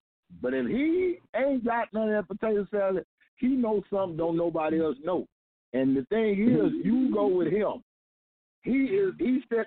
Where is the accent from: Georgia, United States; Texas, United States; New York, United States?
Texas, United States; Houston; also born or lived in Louisiana; I'm from Louisiana, first of all. I was born in Louisiana. I was raised in Houston. But everybody in my family is Louisiana roots, Southern Louisiana roots.